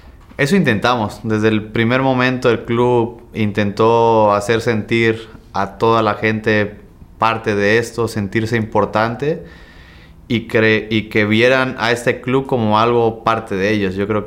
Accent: Mexico; Es una ciudad que me gusta mucho, que hay mucha gente mexicana, donde yo me siento como en mi país

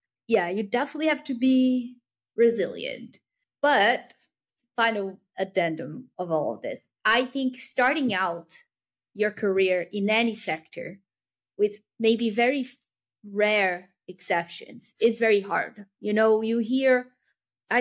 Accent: Brazil; I am from Brazil, so and my family is very mixed, but like in terms of nationality, background.

